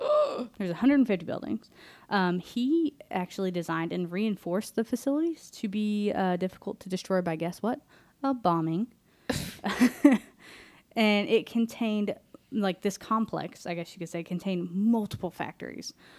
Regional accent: United States; Well, it was in metric, but I had to convert it because I'm American.

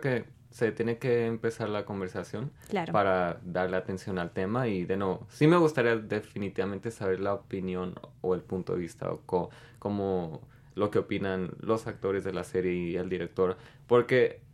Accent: Mexico; yo que crecí en México

